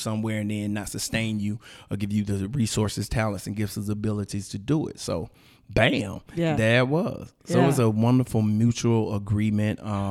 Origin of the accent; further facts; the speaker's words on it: Decatur, United States; But do not get it twisted. I'm from Decatur, folk.